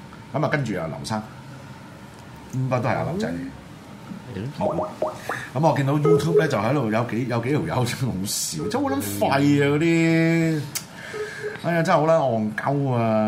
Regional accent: Hong Kong; 我哋香港人或者甚至呢個世界，係我哋舊年嘅反送中

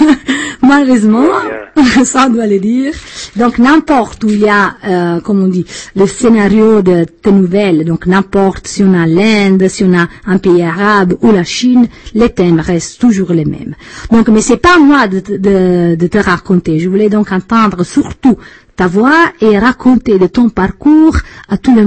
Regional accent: Italy; comme tu peux entendre, l'Italie est mon pays d'origine

